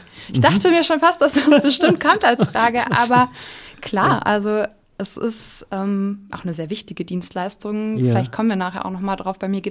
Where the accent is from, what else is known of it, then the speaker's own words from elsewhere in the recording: Southern Germany, Germany; Ich auch, komme auch aus Süddeutschland.